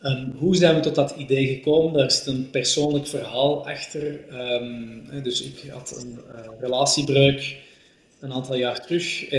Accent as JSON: {"language": "Dutch", "region": "Flanders", "country": "Belgium", "accent": "Flemish", "said": "Dus jullie merken mijn accent. Ik kom niet uit de Nederlanden, maar uit België, Vlaamstalig België."}